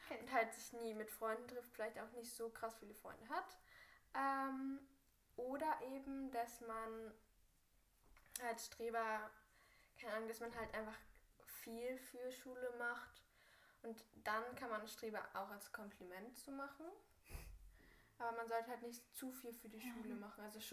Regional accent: Berlin, Germany; wir sind ja Berliner. Wir sind Berliner, ne? Wir wurden beide in Berlin.

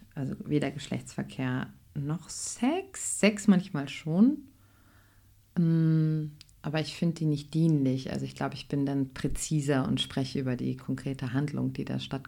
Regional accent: Berlin, Germany; ich bin aus Berlin

